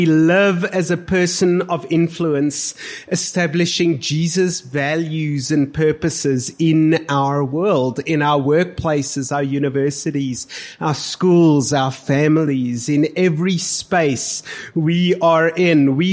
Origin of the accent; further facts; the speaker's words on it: Pretoria, Gauteng, South Africa; If I am a person from Pretoria and I live in this city, the hustle, the bustle, the things that we have in our city are also going to start to shape us.